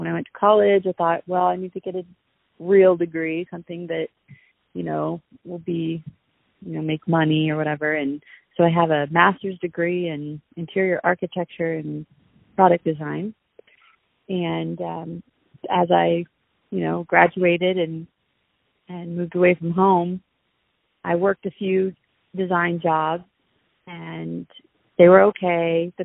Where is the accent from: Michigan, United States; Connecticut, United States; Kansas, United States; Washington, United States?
Kansas, United States; Council Grove; also born or lived in Houston, Texas / Germany; I was born in Houston, Texas, and raised in Council Grove, Kansas, small town, and moved to Germany for a few years while my husband was in the service. And now we're back in our hometown